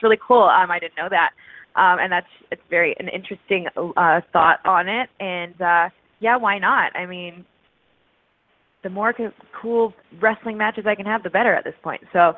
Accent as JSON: {"language": "English", "town": "Victoria", "region": "British Columbia", "country": "Canada", "tie": "born or raised there", "said": "Yeah, we're actually both from the same town, hometown, too. We're both from Victoria, BC."}